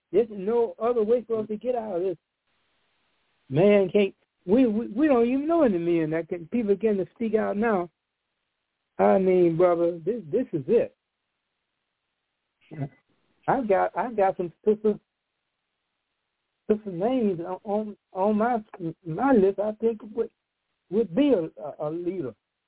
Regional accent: Montgomery, Alabama, United States; born there; I was born in Montgomery, Alabama. I was about 14 years old in 1955.

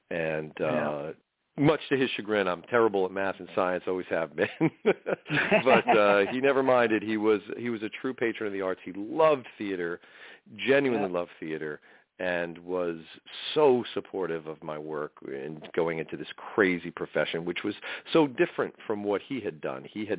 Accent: East Coast, United States; guys growing up on the East Coast that are interested in a certain kind of music and a certain kind of art and stuff like that, we kind of, I think, lionize the West Coast

